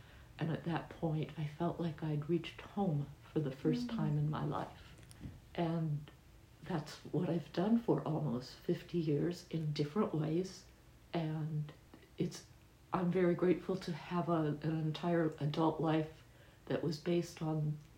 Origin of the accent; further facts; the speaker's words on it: Ohio, United States; I come from Ohio, very conservative area, Christian family, and didn't really know anything about religions outside of mine.